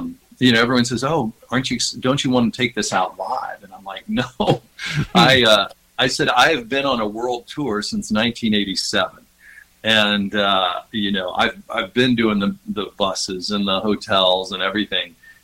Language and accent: English; Bardstown, Kentucky, United States; Now, I grew up in Bardstown, Kentucky